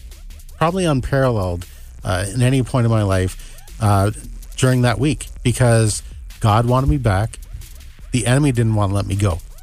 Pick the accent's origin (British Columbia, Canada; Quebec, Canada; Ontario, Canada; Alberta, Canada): Ontario, Canada; Toronto; I grew up in Toronto, as many people know. I grew up in a Christian home